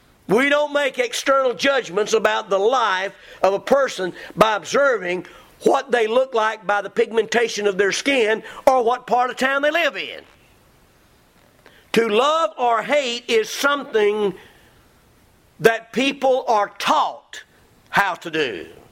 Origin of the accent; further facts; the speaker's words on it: the South, United States; Folks, I was raised in the South. You don't tell by my accent.